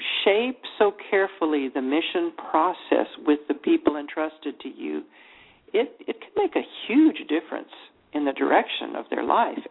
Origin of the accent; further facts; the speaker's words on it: United States; which I know that I'm guilty of all the time because I'm an American. And, you know, I mean, we're born with it, right? I'm an American.